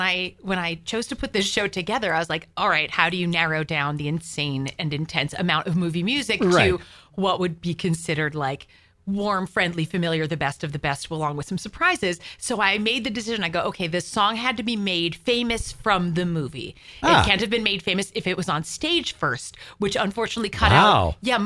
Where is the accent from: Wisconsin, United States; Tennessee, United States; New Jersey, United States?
New Jersey, United States; You know, I grew up in New Jersey. You would think it would be okay, but since I moved to Florida, it just all is like, it's like a whole new world.